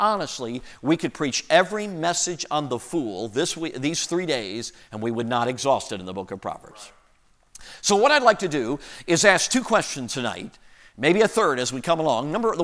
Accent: Chicago, Illinois, United States; So I grew up in Chicago, so I'm nervous about it.

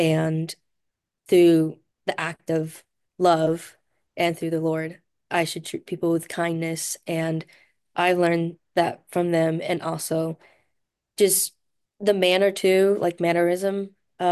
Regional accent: China; everything was just like so overwhelming for me because I came from China and just I wanted to be like a good child because I did not want to get sent back.

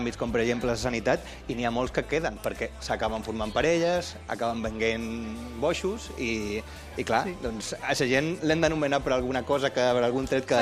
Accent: Sant Antoni, Balearic Islands, Spain; Jo som eivissenc i normalment a Fallesc i de Sant Antoni.

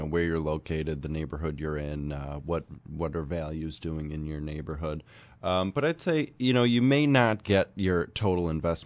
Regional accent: Buffalo, New York, United States; Growing up in the Elmwood Village and living in the city my whole life without air conditioning, I don't think it's that big of a deal. You know, and we live in Buffalo.

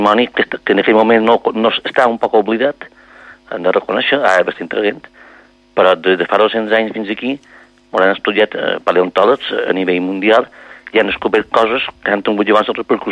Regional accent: Sant Eugeni, Balearic Islands, Spain; jo soc de Sant Eugeni. Sant Eugeni és un poble que està damunt un jaciment fòssil.

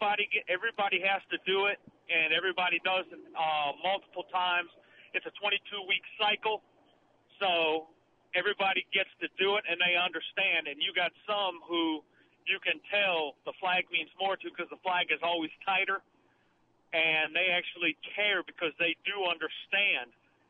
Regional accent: Northern United States, United States; now in South Carolina, United States; I'm actually from the North. I was military.

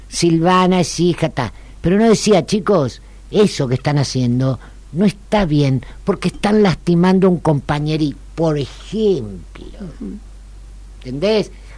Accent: Argentina; No soy italiana, yo soy argentina, pero hija de, criada por

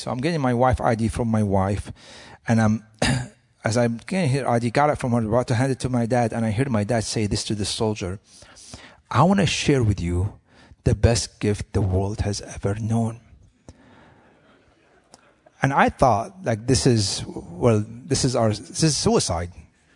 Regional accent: Syria; growing up in the Middle East and Syria.

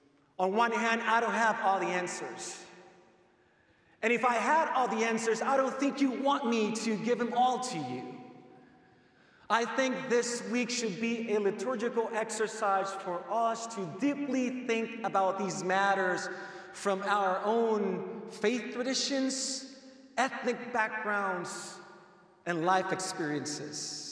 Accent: Puerto Rico; English is a second language; now in United States; I was born and raised in Puerto Rico

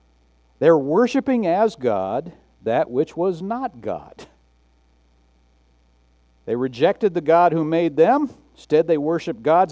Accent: Garfield Heights, Ohio, United States; born there; You know, I was born in Garfield Heights, Ohio.

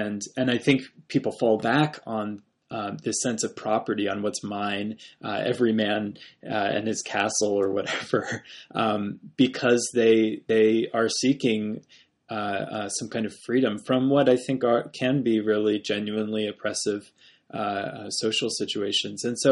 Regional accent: Virginia, United States; I grew up in Virginia, the old Dominion

